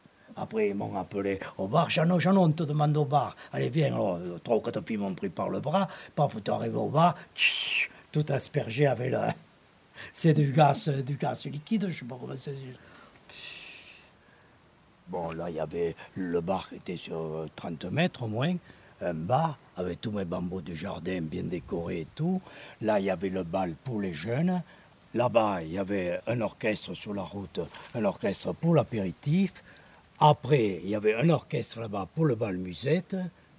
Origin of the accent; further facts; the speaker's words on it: Occitanie, France; accent: Aveyron; Je termine avec mon léger accent qui sent la montagne du sud, les airs qui roule dans l'accent du terroir, c'est l'Aveyron.